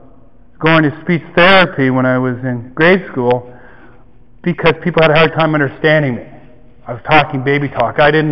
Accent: Iroquois Falls, Ontario, Canada; born there; when I was born on June 26, 1961, I was born up north in a place called Iroquois Falls.

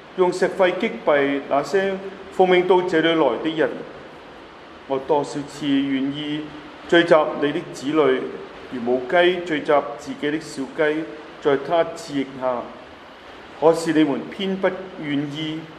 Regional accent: Hong Kong; 咁好多都內地嘅人都話我哋香港人係有福啦

